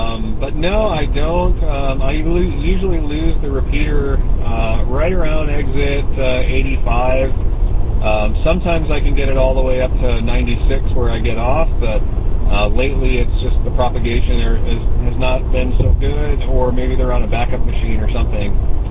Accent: New York, United States; But, yeah, I'm originally from New York. I got my license when I was living in New Paltz, which is about an hour and a half north of New York City.

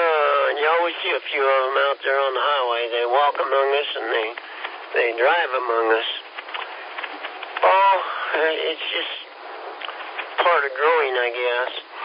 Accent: Kansas, United States; We've been here 15 years, and I'm still not used to it, and we're from Kansas, so we're a little slow.

